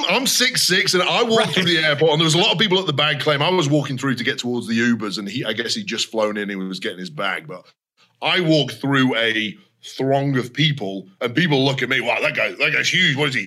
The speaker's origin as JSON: {"language": "English", "region": "England", "country": "United Kingdom", "said": "Which Vic tried to get me to wear as an Englishman."}